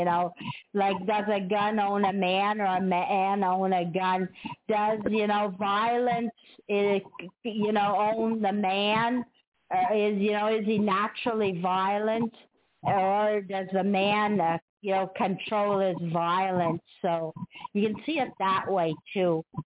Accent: Canada; Oh, I'm from Canada. Eh? We don't believe in guns here.

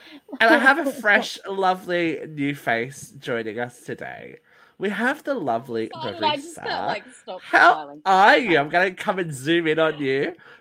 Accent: Australia; If you'll notice, we're all Australian on the panel

